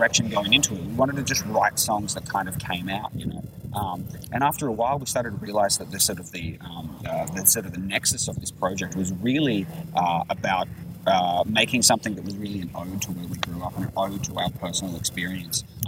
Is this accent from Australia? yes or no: yes; New South Wales, Australia; I used to live out in the sticks in northern New South Wales.